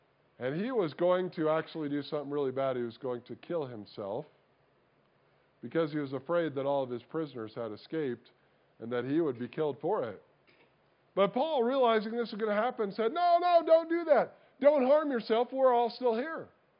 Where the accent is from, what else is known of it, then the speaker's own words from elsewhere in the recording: Illinois, United States; I grew up in Illinois. We actually had earthquakes in Illinois.